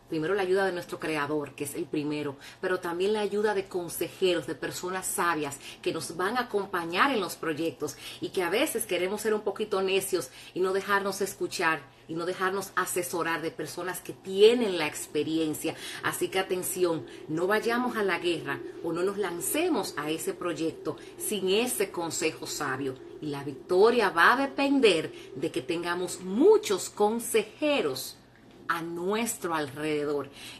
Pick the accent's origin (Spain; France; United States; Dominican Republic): Dominican Republic; un evento muy importante en mi país, República Dominicana